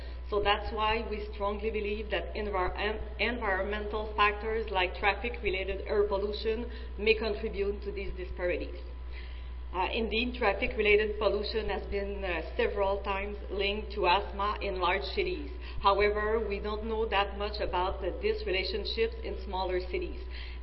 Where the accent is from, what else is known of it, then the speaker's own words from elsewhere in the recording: Quebec, Canada; English is a second language; First of all, I'm sorry for my bad English. I'm from the French part of Canada, so that's the reason why I speak that way.